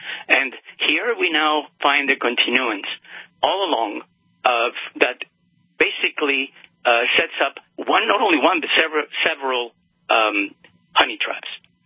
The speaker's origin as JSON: {"language": "English", "town": "Montreal", "region": "Quebec", "country": "Canada", "said": "I'm from Montreal, and I'm from the Bronfman territory here"}